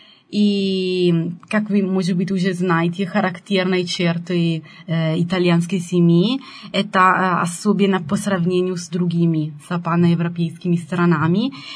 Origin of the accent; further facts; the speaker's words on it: Lovere, Lombardy, Italy; Russian is a second language; Мой родной город, это не Бергамо, а Ловере. Это очень маленький город, который находится в северной Италии, в регионе Ломбардии, который это самый многолюдный и промышленный регион в Италии.